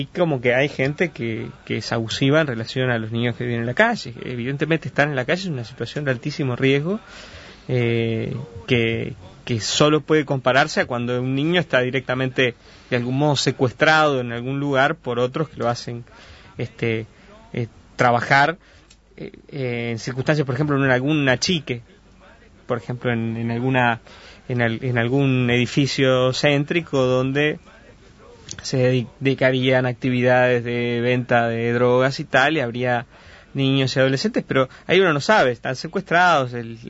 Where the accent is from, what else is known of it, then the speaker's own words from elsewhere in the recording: Uruguay; acá somos todos uruguayos